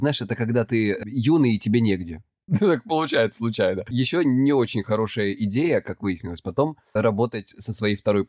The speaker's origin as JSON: {"language": "Russian", "region": "Krasnodar Krai", "country": "Russia", "said": "мне 36 лет, я психолог, я мужик, я лысый, я с Кубани."}